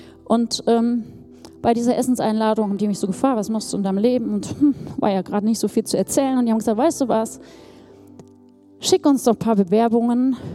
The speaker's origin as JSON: {"language": "German", "country": "Germany", "tie": "born or raised there", "said": "Ich bin in der DDR groß geworden und mein Leben ging beim Denken von der Ostsee bis zur tschechischen Grenze, von der polnischen Grenze bis Thüringen."}